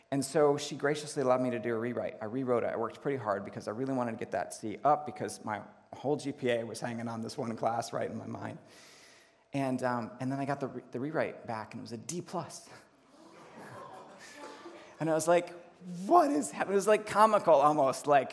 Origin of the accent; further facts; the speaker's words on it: Grand Rapids, Michigan, United States; I grew up in the Grand Rapids area, and so coming to Ann Arbor was a bit of a culture shock. So Grand Rapids, west side of the state, it's pretty conservative, pretty homogenous, not a lot of diversity